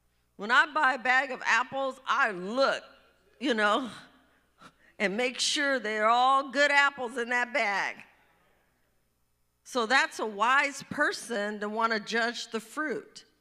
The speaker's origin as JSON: {"language": "English", "town": "Richmond", "region": "California", "country": "United States", "tie": "born or raised there", "also_born_or_lived": "Washington", "said": "because I grew up basically in California. And then we moved to Washington, then we moved back to California, the Bay Area. It was pretty rough, the neighborhood that I lived in. So it was just outside of Berkeley. We had Berkeley, Oakland, and I lived in Richmond."}